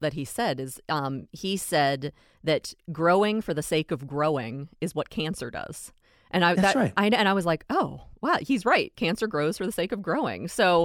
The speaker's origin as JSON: {"language": "English", "town": "Pittsburgh", "region": "Pennsylvania", "country": "United States", "tie": "born or raised there", "said": "I born and raised in Pittsburgh. I thought Mr. Rogers was mine."}